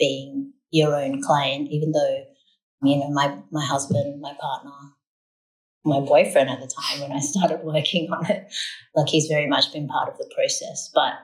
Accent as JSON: {"language": "English", "town": "Sydney", "region": "New South Wales", "country": "Australia", "tie": "born or raised there", "said": "I grew up in Sydney. I'm a Sydney girl."}